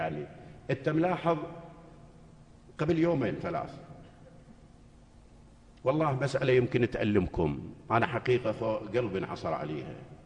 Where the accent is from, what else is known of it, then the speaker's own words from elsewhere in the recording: Nasiriyah, Dhi Qar, Iraq; أنا مو جاي من برا حتى يضيع علي الحكي وما أعرفه. أنا بتصوري ابن الناصرية،